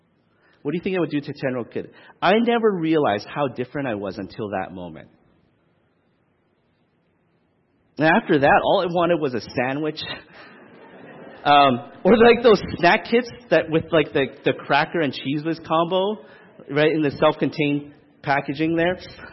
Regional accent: Regina, Saskatchewan, Canada; my experience growing up in Regina, Saskatchewan, when I grew up

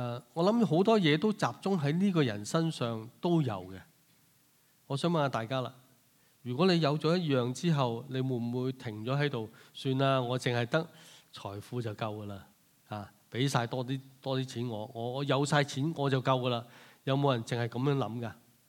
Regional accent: Hong Kong; now in Canada; 但这些我们香港来的朋友们希望我们都能够可以获得加拿大的永久居民

